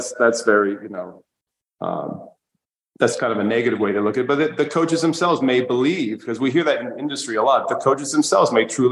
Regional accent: New York, United States; now in Vermont, United States; But I'm a New Yorker. I'm here, building something special.

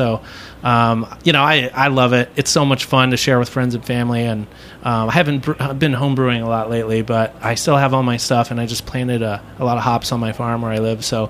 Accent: Portland, United States; I'm from Portland, so we're really lucky that we have such a huge, incredible beer scene right now.

